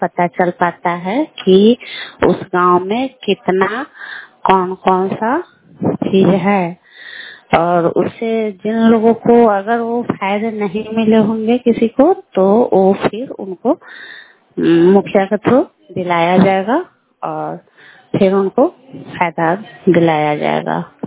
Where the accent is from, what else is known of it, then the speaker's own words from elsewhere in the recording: Gumia, India; और मैं गुमिया पंचायत की निवासी हूँ।